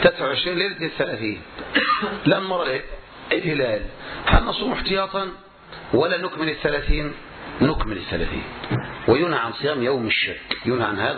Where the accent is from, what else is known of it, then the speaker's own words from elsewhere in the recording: Egypt; بل عندنا في مصر يقولون مثال، يقولون إيش مثل